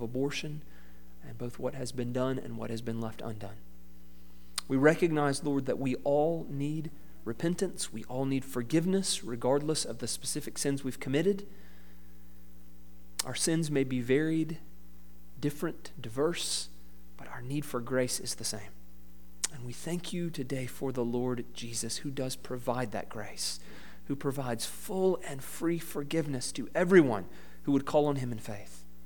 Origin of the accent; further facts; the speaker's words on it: Georgia, United States; I don't just say that because I'm from Georgia and my wife Caroline is from Augusta.